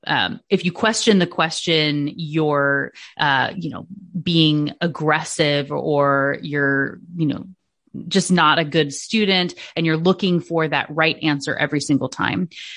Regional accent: Washington, United States; also born or lived in Alaska; In Washington State. So I'm originally from Alaska.

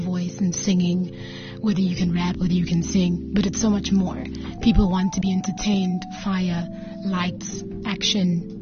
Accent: Gauteng, South Africa; I come from the East Rand, that's where I stay.

